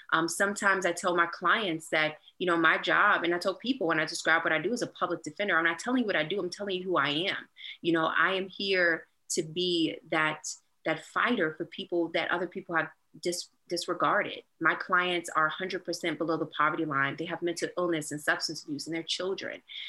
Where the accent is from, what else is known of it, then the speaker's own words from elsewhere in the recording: Petersburg, Virginia, United States; Growing up in Petersburg, Virginia, you know, in one of the poorest communities in all of the Commonwealth